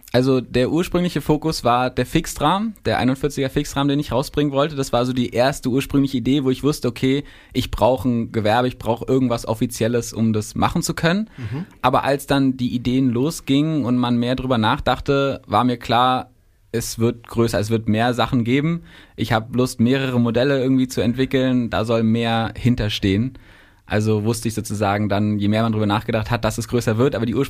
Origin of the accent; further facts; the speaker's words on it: Berlin, Germany; Zwischenzeitlich mal in anderen Städten gewohnt. Aber ja, ich bin gebürtiger Berliner und auch aus dem Randbezirk, ja.